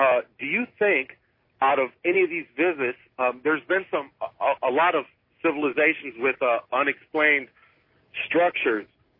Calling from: South Bend, Indiana, United States; Hi, George. … I'm from South Bend, Indiana.

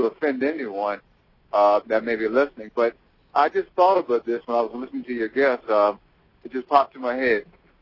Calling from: Maryland, United States; I'm calling from Maryland. Now, I was in Virginia when I first called.

